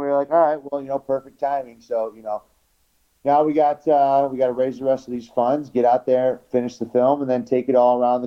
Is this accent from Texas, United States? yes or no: no; St. Louis, Missouri, United States; So, when we go to St. Louis, there's a number of wrestling promotions I work with out there. That's my hometown.